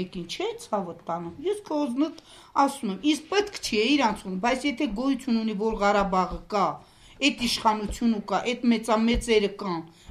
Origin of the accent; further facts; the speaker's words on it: Talish, Nagorno-Karabakh, Azerbaijan; Թալիշցի ենք, բնիկ Թալիշցի, Զինծառայողի մայր։